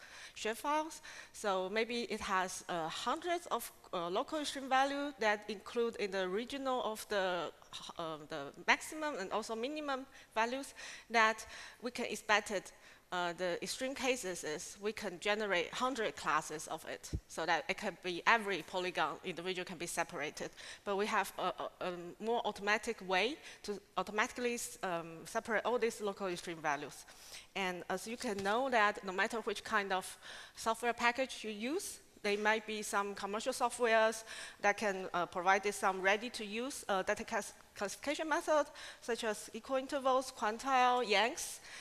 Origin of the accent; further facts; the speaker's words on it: Taiwan; now in Hamburg, Germany; I come from Taiwan, and currently I'm working in Harvard City University of Hamburg as a scientific associate